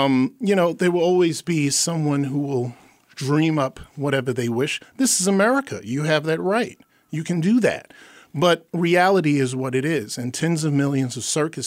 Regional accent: New York, United States; Perfect, because I'm a New Yorker.

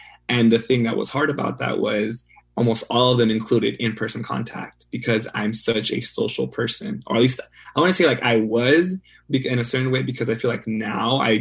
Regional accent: United States; born there; And they immigrated to the United States before I was born. And I was born in the United States in 1997.

